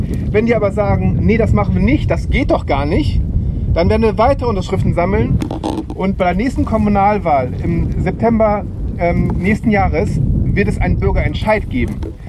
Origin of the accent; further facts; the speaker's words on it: Cologne, North Rhine-Westphalia, Germany; ich komme aus Köln